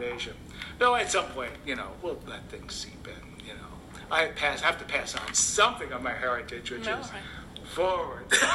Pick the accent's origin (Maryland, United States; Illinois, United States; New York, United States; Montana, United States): New York, United States; less rigorous and less coherent than what I was used to growing up in New York, which is highly focused, very disciplined, very religiously oriented.